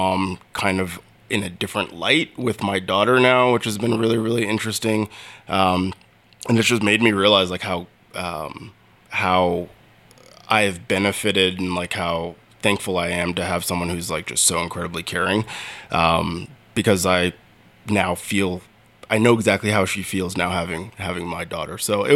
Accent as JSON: {"language": "English", "town": "Denver", "region": "Colorado", "country": "United States", "tie": "born there", "said": "I was born in Denver, so like love all the Denver sports teams."}